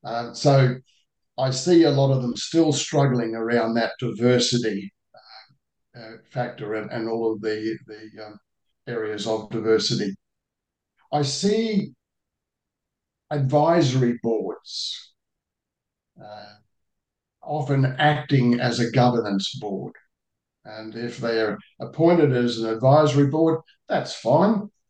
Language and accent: English; Australia; as an Australian